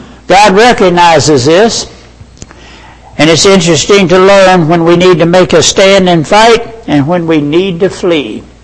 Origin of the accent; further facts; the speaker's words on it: Kentucky, United States; born there; I was born in Ohio County, Kentucky. That's way back in the hills in western Kentucky. And we moved to the city when I was quite young.